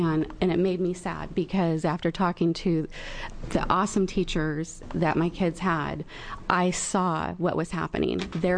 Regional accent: Grants Pass, Oregon, United States; I'm from Grants Pass, Oregon, and I'm a parent and a very involved volunteer in my community.

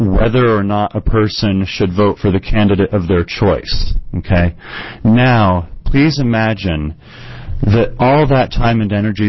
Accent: Portland, United States; I'm from Portland.

